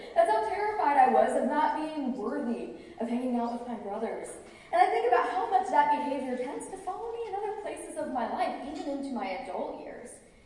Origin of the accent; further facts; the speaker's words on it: Atlanta, Georgia, United States; now in Abilene, United States; my husband and I live in Abilene, Texas, but I grew up in Atlanta, Georgia, in the home of a preacher, and I have four older brothers.